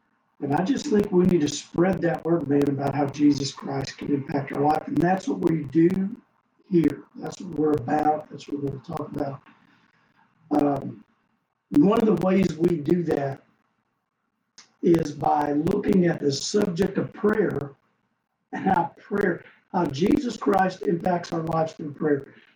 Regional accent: Florida, United States; Like, I grew up in Florida, but you know, we're still fighting.

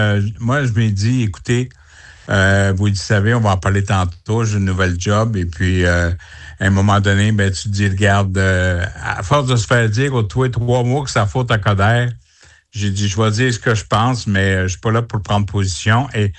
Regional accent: Montreal, Quebec, Canada; En passant, moi, je suis de Montréal

